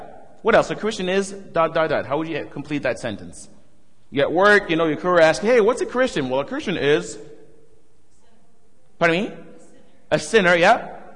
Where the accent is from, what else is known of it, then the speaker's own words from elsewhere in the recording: Montreal, Quebec, Canada; also born or lived in Saskatchewan, Canada; I was born and raised in Montreal, and my parents are from Haiti in the Caribbean. I went to school at West in Saskatchewan